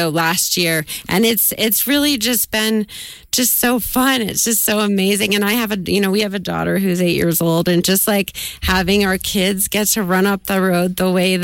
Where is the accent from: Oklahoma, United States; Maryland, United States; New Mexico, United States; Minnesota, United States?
New Mexico, United States; And I found, as a, you know, a local kid who grew up here, back in my hometown doing interviews, that you are found, you're sort of in a new place.